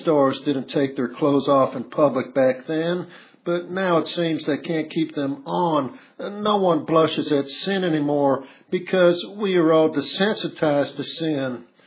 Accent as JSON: {"language": "English", "country": "United States", "tie": "born or raised there", "said": "I grew up in America in the 1950s, and it was a time when men wore hats and women wore gloves."}